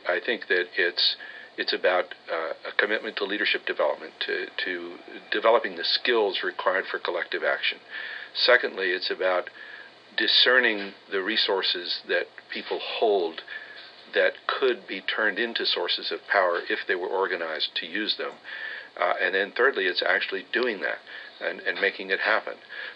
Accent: California, United States; moved away as an adult; Well, I grew up in California, but came to Harvard in 1960, which was a very exciting moment

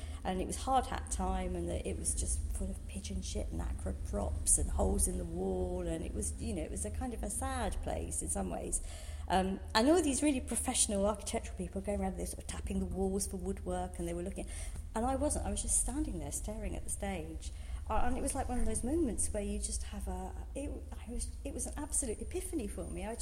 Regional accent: London, United Kingdom; born there; And so I was born in Bart's Hospital, pretty much, you know, 100 yards away from Bow in Cheapside. So I am a true born, you know, right back to year dot whenever this started, a true born Cockney.

